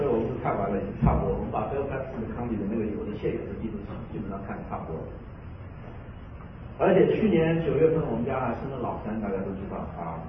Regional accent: Zhejiang, China; also born or lived in Guangzhou; 我是从小是在浙江农村长大的，啊，父母亲是没有上过一天正式学校，啊，家里面出身很好

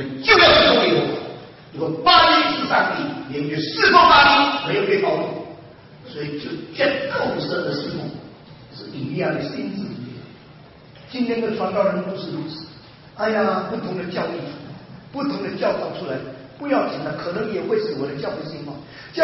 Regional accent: China; 我身为中国人

